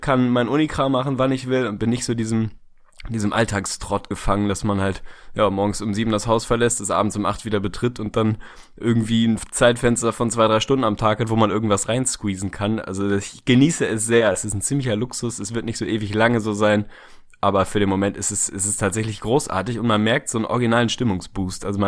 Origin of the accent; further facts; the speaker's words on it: Hamburg, Germany; das hat man als Hamburger jetzt irgendwann auch mal resignierend zur Kenntnis genommen.